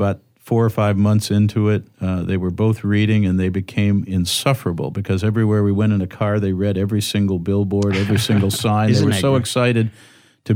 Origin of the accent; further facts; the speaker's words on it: Dearborn, Michigan, United States; first language Greek; English is a second language; also born or lived in Detroit; Well, I was born in Henry Ford Hospital. That's about as Detroit as you can get. And raised in Detroit in Dearborn, Michigan. Went to public schools. Graduated from Dearborn High. Came from a Greek Cypriot immigrant family.